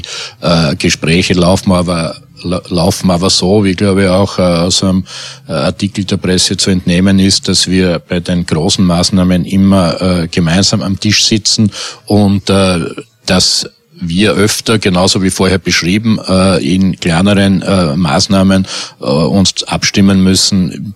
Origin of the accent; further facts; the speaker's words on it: Styria, Austria; Mein Heimatbundesland in der Steiermark